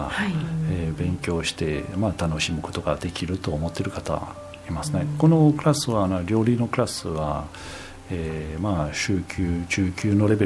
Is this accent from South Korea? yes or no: no; Grenoble, Auvergne-Rhône-Alpes, France; Japanese is a second language; フランス人です、グルノーブル出身です